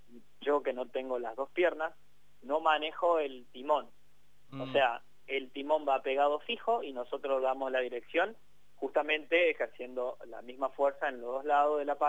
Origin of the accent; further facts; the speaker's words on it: Argentina; Como somos argentinos